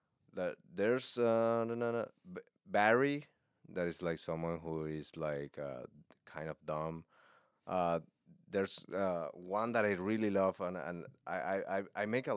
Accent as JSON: {"language": "English", "country": "Venezuela", "second_language": "English", "said": "I'm from Venezuela. But I learned like, I have like classes after school."}